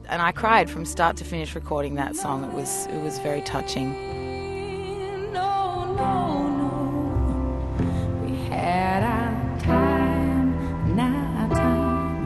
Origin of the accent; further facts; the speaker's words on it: Melbourne, Victoria, Australia; we come from Melbourne and we were just a sort of small-time band